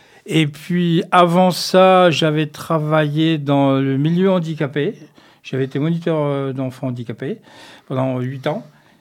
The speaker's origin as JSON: {"language": "French", "region": "Bourgogne-Franche-Comté", "country": "France", "tie": "born or raised there", "moved": "as an adult", "said": "Alors, je suis originaire de Franche-Comté. Je suis arrivé en Périgord, j'avais 38 ans. Donc, après, j'ai toujours habité dans le Périgord."}